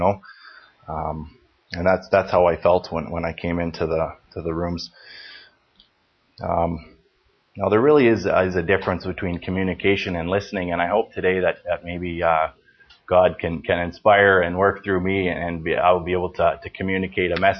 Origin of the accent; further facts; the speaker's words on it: Stony Plain, Alberta, Canada; born there; I was born in Stony Plain, Alberta. I born in a Catholic family.